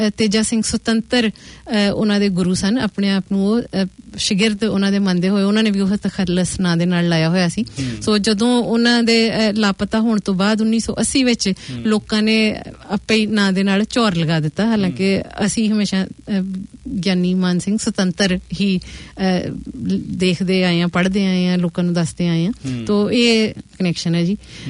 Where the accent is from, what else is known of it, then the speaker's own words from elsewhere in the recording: Punjab, India; ਗੁਰਦਾਸਪੁਰ ਜ਼ਿਲ੍ਹੇ ਚ ਹੈ ਚੌਰ ਸਾਡਾ ਪਿੰਡ ਗੁਰਦਾਸਪੁਰ ਜ਼ਿਲ੍ਹੇ ਚ ਬੁਰਿਆਰ ਜਿਹੜਾ ਕਿ ਦੀਨਾ ਨਗਰ ਦੇ ਲਾਗੇ ਹੈ ਸੋ ਅਸੀਂ ਵੈਸੇ ਉੱਥੇ ਨਹੀਂ ਰਹੇ ਅਸੀਂ ਬਚਪਨ ਚ ਚੌਰ ਹੀ ਰਹੇ ਹਾਂ